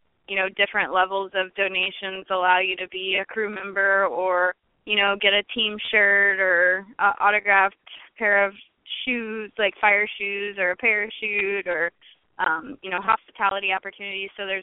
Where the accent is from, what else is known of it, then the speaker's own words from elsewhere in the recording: Texas, United States; I'm from Texas. We eat meat.